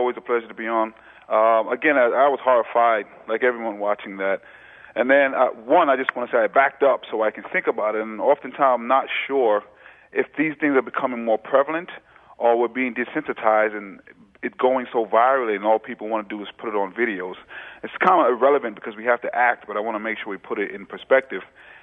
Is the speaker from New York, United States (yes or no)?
yes; New York City, New York, United States; Again, I grew up in New York City, and unfortunately, these kind of things happened.